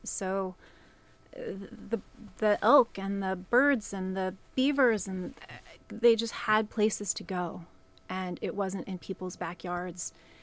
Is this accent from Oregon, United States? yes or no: yes; Canby, Oregon, United States; Well, I also am a native Oregonian. I grew up in Canby and went to college in Eugene.